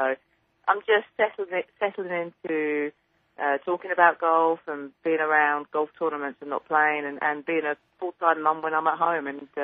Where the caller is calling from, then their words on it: Orlando, Florida, United States; Just Orlando.